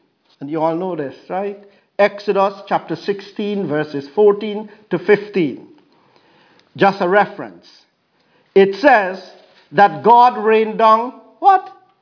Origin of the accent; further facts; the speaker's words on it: United Kingdom; Our egos hate that. You know why? Partly because we are British.